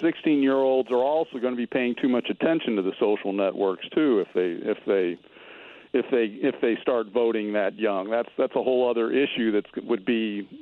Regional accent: Ferguson, Missouri, United States; I grew up, and we've talked about my growing up in Ferguson, Missouri, and we had absolutely no civics, no anything.

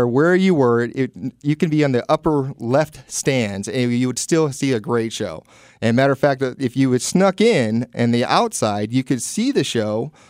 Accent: Carmichael, California, United States; Well, I'm from Carmichael.

